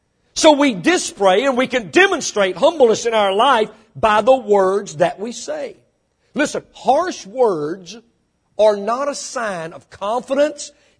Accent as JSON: {"language": "English", "region": "Mississippi", "country": "United States", "tie": "born or raised there", "said": "I was born and raised in Mississippi. I'm not very smart"}